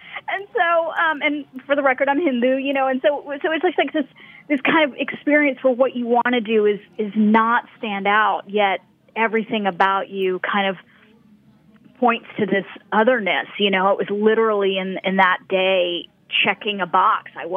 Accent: the South, United States; I'd go back and visit my family in India, not really any time in Germany until I was an adult, and then also growing up in the South.

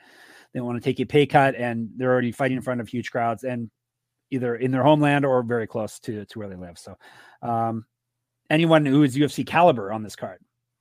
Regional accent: Canada; I should know because I am Canadian after all.

